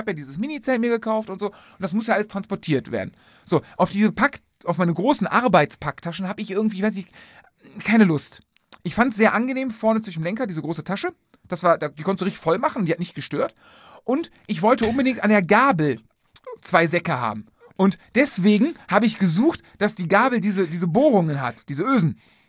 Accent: Rhineland, Germany; Ich komme aus dem Rheinland direkt.

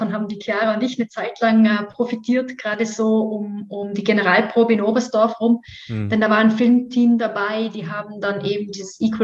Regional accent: Vorarlberg, Austria; Ich würde generell Vorarlberg einfach als meine Heimat bezeichnen. Das ist das westlichste Bundesland von Österreich. Wir haben auch ein bisschen andere Sprache wie der Rest. Also wir schwätzen eher wie die Schweizer.

